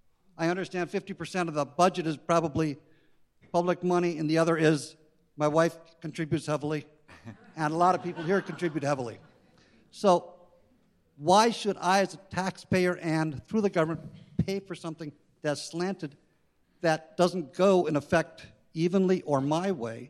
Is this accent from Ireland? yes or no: no; Hastings, South East England, United Kingdom; I'm from Hastings.